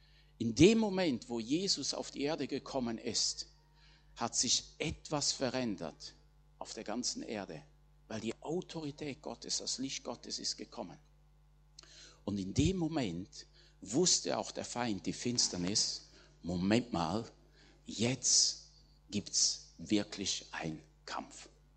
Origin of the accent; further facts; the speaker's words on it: Switzerland; Gut, in der Schweiz war ich nicht Fischer, aber ich bin Bauerssohn, da im Bauernhof groß geworden.